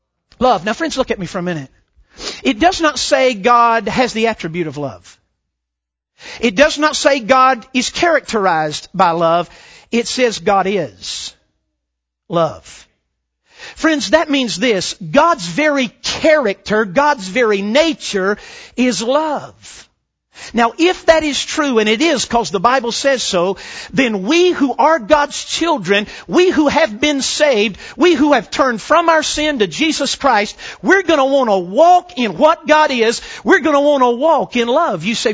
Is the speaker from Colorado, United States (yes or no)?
no; North Carolina, United States; I'm from North Carolina.